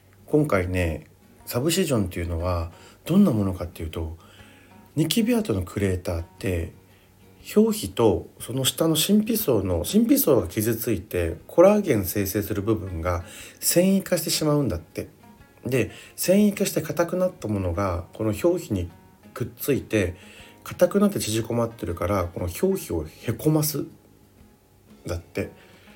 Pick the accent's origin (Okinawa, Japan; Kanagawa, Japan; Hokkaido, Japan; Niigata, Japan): Okinawa, Japan; 私も沖縄なんですって言って